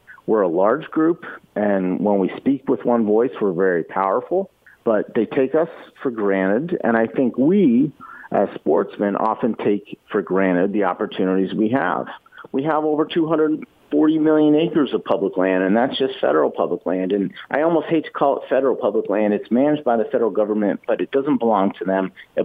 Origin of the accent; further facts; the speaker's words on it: Pennsylvania, United States; I grew up hunting on Pennsylvania's terrific public land system, their state game land systems.